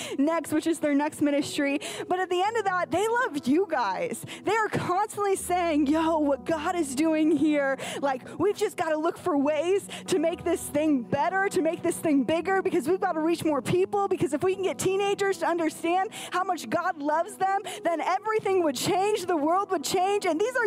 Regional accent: Michigan, United States; also born or lived in Minnesota; But I grew up in Michigan and our hot spot was Florida

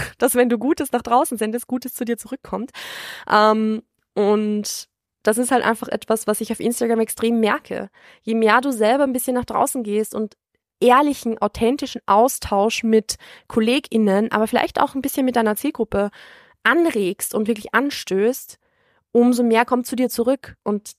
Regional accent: Vienna, Austria; ich bin selbst ja aus Wien

